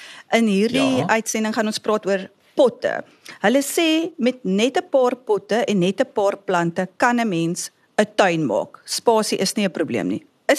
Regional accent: Eastern Cape, South Africa; now in Jeffreys Bay, South Africa; Ons kom van die Ooskaap en my ouers bly vandag op Jeffreys Bay.

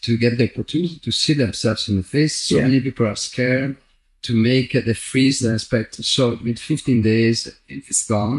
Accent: Venice, Veneto, Italy; born there; English is a second language; I was born in Venice, but I have to admit that it's like a very small town. It's 500,000 people

